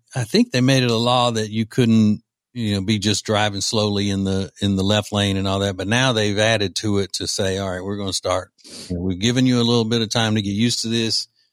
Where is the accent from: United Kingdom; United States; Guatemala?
United States; Louisiana; So, Riggins, I know you you enjoy making sport of my home state of Louisiana and some of the wacky ways by which the people live in Louisiana.